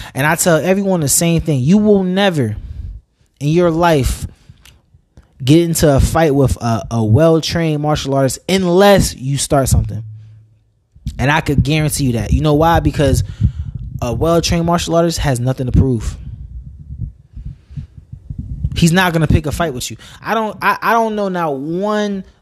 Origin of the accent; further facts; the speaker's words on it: New York, United States; There was a point in time when I grew up in New York.